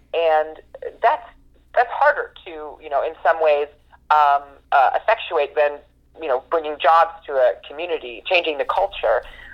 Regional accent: West Virginia, United States; I have had experiences where I, travel out of the state for conferences, and when people learn I'm from West Virginia, they kind of look at me and go, "Well, what's that like?"

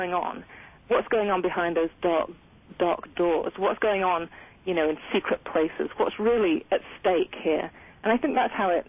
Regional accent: England, United Kingdom; I was brought up in England, and you know, my life was kind of rather bleak and dull, and everyday working class family, not particularly interesting.

